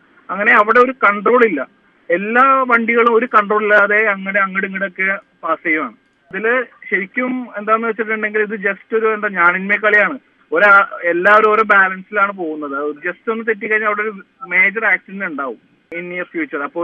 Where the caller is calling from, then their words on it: Aluva, Kerala, India; ഞാൻ ആലുവയിൽ നിന്നാണ് വിളിക്കുന്നത്.